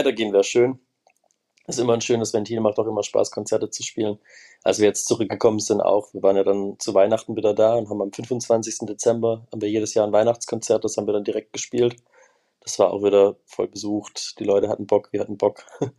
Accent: Heilbronn, Baden-Württemberg, Germany; now in Würzburg, Germany; Also ich komme hier ursprünglich aus Heilbronn. Wir sind jetzt erst nach der Reise nach Würzburg gezogen. Aber das ist nur eine Stunde.

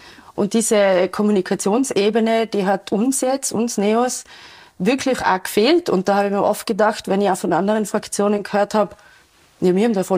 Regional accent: Innsbruck, Tyrol, Austria; Ich bin in Innsbruck aufgewachsen, ich habe in Innsbruck studiert. Ich habe Innsbruck immer als meine Lieblingsstadt bezeichnet. Ich habe immer gedacht, ich muss weggehen, war ich dann auch, bin wieder zurück.

